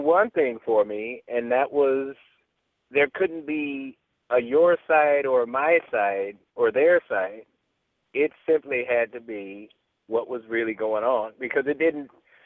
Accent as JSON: {"language": "English", "region": "Illinois", "country": "United States", "said": "I started by basically, if you want to call a son of Illinois, that would be me"}